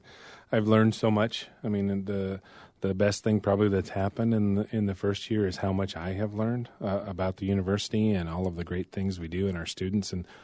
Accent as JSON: {"language": "English", "town": "Priest River", "region": "Idaho", "country": "United States", "tie": "born or raised there", "said": "So I grew up in Priest River. I'm a fourth-generation native of Idaho."}